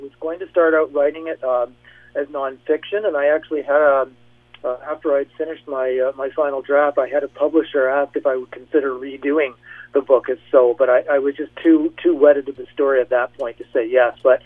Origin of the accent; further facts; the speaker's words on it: Midland, Ontario, Canada; I grew up in Midland, next door to Penetanguishene, Ontario